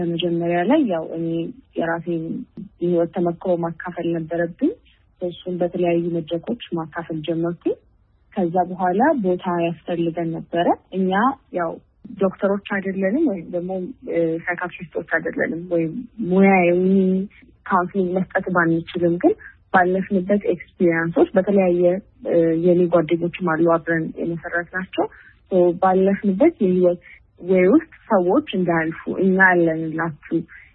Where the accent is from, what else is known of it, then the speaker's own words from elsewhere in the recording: Addis Ababa, Ethiopia; ያደኩት እዚሁ አዲስ አበባ ነው።